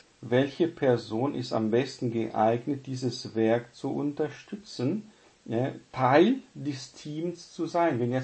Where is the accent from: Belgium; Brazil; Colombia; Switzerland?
Brazil; South Region; now in Germany; noch vor 20, 30 Jahren in Südbrasilien, wo ich aufgewachsen bin, da benutzen sehr viele Leute